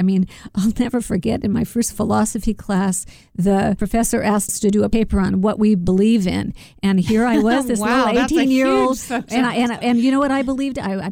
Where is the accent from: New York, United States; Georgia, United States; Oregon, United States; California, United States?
California, United States; Fresno; The beginning of my book is all about growing up in Fresno and you know, my ethnic background.